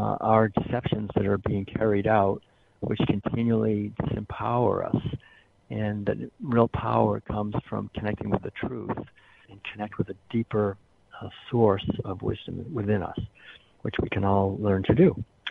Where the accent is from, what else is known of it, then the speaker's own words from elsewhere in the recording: Concord, Massachusetts, United States; When I was learned to swim in Walden Pond, I was born and raised in Concord.